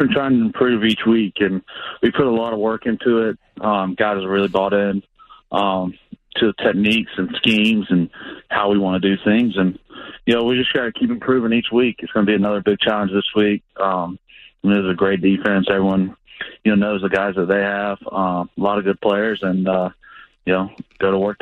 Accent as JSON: {"language": "English", "region": "Georgia", "country": "United States", "tie": "born or raised there"}